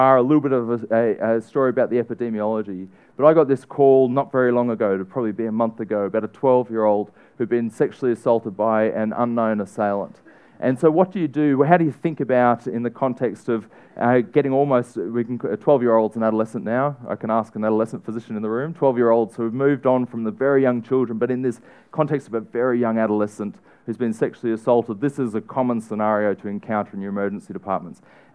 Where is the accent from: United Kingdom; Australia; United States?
Australia; in my home country of Australia, it's a really obvious part of what we need to do.